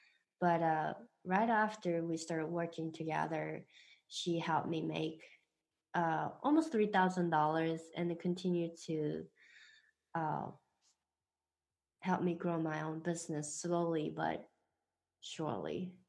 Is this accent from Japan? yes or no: yes; Japan; now in New York, United States; I am originally from Japan, currently live in New York.